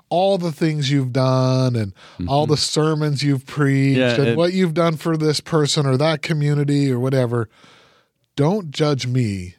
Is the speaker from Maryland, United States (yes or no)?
no; Salt Lake City, Utah, United States; I grew up in Salt Lake.